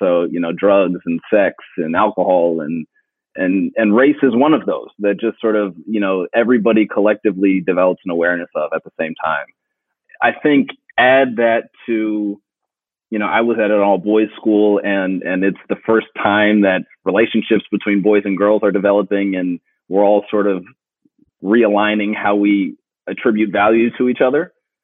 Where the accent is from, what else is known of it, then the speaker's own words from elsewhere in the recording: Philadelphia, Pennsylvania, United States; I mentioned in the book that I grew up in Philly